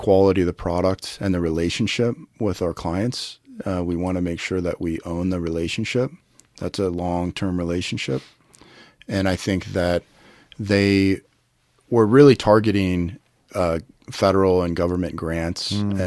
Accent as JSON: {"language": "English", "region": "Colorado", "country": "United States", "said": "Well, I'm from Colorado and you know, a lot of the people that work with us and work for us and our partners are, so we're proud."}